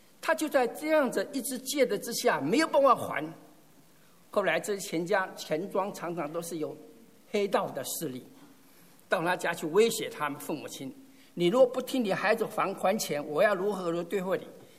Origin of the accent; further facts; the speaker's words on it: Taiwan; 现在其实我从台湾来，我知道台湾很多庙宇